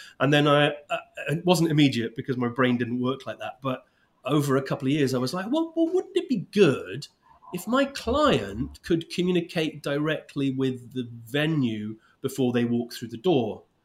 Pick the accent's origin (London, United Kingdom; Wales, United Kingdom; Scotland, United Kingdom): Scotland, United Kingdom; I grew up in the Highlands of Scotland.